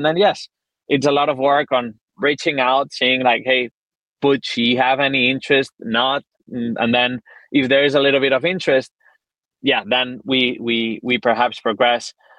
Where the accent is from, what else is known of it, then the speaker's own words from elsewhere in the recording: Barcelona, Catalonia, Spain; I'm from Barcelona, right? Like the city and the club are one and the same.